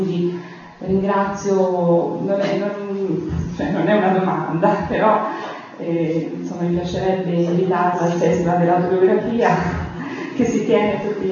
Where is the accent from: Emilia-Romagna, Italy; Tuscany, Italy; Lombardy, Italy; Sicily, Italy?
Tuscany, Italy; Io vengo dall'Aretino, da Valle della Memoria, l'abbiamo definita, dove si trova Piave Santo Stefano e Arandiari